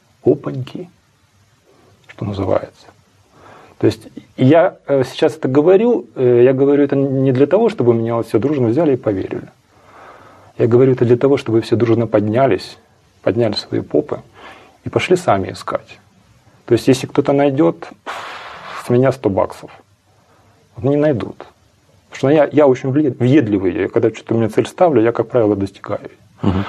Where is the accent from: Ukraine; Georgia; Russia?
Ukraine; Тем более, я же украинец, у меня в паспорте в советском украинец, у дедушек, у бабушек, у родителей, у всех украинцы. То есть, предки отца в Западной Украине, предки матери с Восточной Украины.